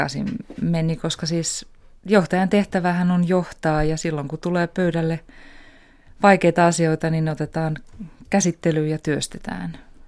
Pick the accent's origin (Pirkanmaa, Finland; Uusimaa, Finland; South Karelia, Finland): Uusimaa, Finland; Järvenpää; isä on intialainen ja tosiaan äiti suomalainen. Synnyin Järvenpäässä ja siellä elin ensimmäiset 19 vai 20 vuotta